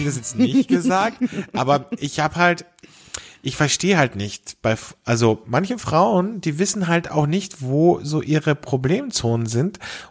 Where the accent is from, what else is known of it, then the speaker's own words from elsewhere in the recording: Austria; wie man bei uns in Österreich sagt